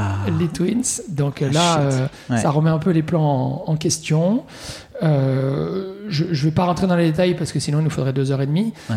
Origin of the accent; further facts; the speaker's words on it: Marseille, Provence-Alpes-Côte d'Azur, France; now in Paris, France; j'ai grandi à Marseille, j'ai fait toutes mes études à Marseille, jusqu'à la prépa, donc 20 ans passés dans cette jolie cité phocéenne